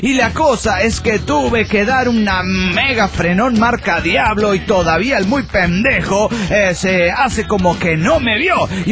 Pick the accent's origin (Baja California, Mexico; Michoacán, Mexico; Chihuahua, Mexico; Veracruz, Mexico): Michoacán, Mexico; Morelia; de Morelia, Michoacán, México!